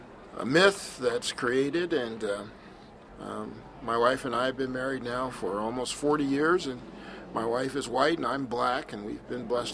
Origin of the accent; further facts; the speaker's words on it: Ohio, United States; now in New York, United States; And that was basically the world we grew up in. I found out that that wasn't really the case when I moved from Ohio to New York.